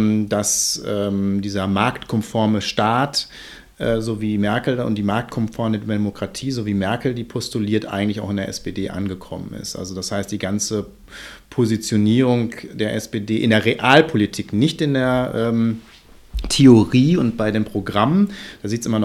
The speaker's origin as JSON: {"language": "German", "town": "Dortmund", "region": "North Rhine-Westphalia", "country": "Germany", "said": "Ich komme aus Dortmund."}